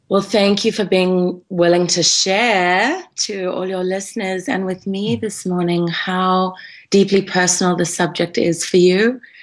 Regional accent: Cape Town, Western Cape, South Africa; moved away as an adult; also born or lived in Hout Bay / Stellenbosch / London, United Kingdom; Yes, I was born in South Africa. I actually grew up there in Cape Town.

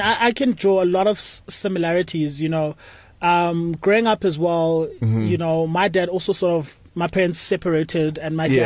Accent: Cape Town, Western Cape, South Africa; I grew up, I was born in Cape Town, and we grew up in Langa Township.

